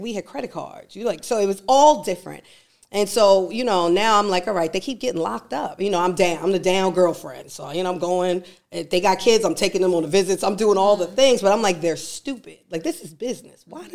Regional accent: Harlem, New York, United States; born there; So for me, while I was born in Harlem and went out there once the house was, you know, built, this was my life.

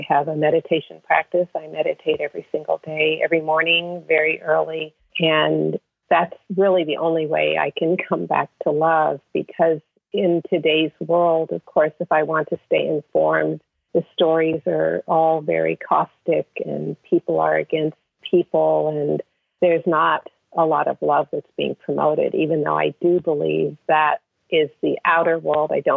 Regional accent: San Francisco, California, United States; Growing up in San Francisco, we weren't well off. We weren't wealthy. We were middle class.

